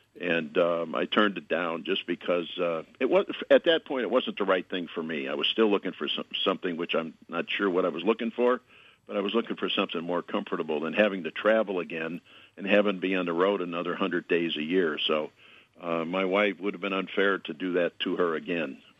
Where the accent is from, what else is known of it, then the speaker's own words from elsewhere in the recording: Chicago, Illinois, United States; I was born and raised in Chicago.